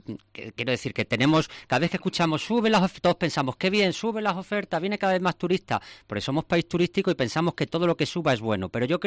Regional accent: Extremadura, Spain; Yo viajo mucho por España, soy extremeño y me encanta Extremadura

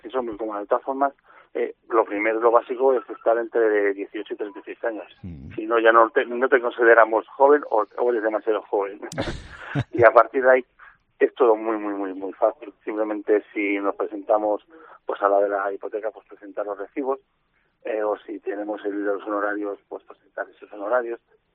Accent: Torrecillas, Castile and León, Spain; soy de Torrecillas, en la provincia de Valladolid.

